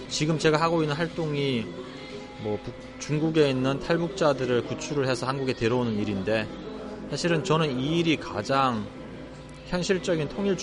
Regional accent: South Korea; 어디서 왔냐고 물어봐가지고 그냥 I'm from Korea 그랬어요. 그러니까 친구들이 South and North 이런 거라고 그래서 제가 아 그냥 나는 both라 그랬어요.

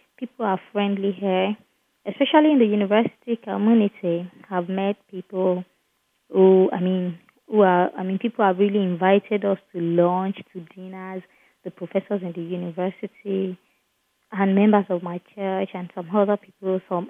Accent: Nigeria; English is a second language; now in United States; I'm an English graduate from Nigeria, so coming to America has actually helped me to improve my English.

